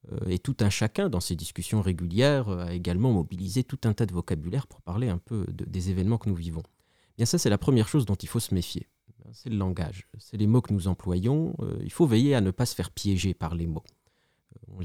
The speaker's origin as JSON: {"language": "French", "country": "France", "said": "qui globalement chez nous en France a plutôt commencé en mars"}